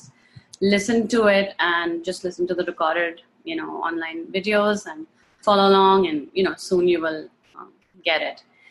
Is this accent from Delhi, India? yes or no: yes; New Delhi, Delhi, India; moved away as an adult; now in United States; I'm originally from India. I'm from New Delhi. My dad was in the military in India, so we kept moving around from north to south everywhere. And when I was 20, I moved to US.